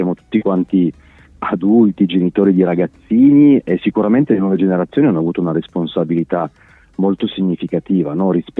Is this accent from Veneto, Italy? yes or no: no; Turin, Piedmont, Italy; qua a Torino di torinesi doc ne trovi veramente pochi, quindi siamo tutti quanti figli di meridionali emigrati negli anni, no?